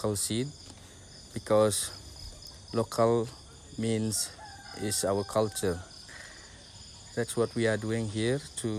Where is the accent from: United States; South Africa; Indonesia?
Indonesia; Petulu, Bali; born there; English is a second language; I was born in Petulu, in Ubud, Bali.